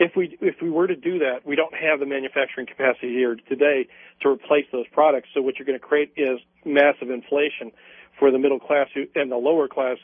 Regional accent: Midwest, United States; I grew up in the Midwest in the 1960s, where one wage earner working a blue collar job could support an entire family.

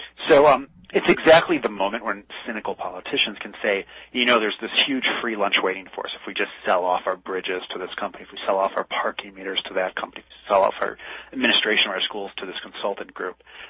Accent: Chicago, Illinois, United States; I'm from Chicago originally, where there's a complete disaster in how their parking meters are set up.

